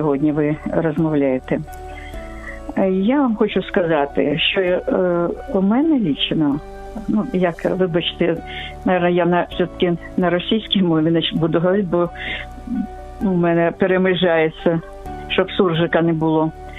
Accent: Kyiv, Ukraine; Я з Києва.

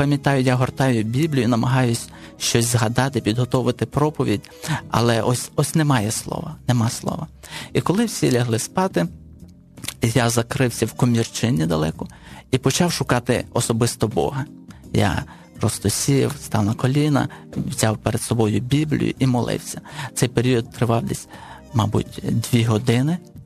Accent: Stepan, Rivne Oblast, Ukraine; Я уявляв, що я приїду до себе в Степань, бо я з СМТ Степань на Рівненщині, туди в селище

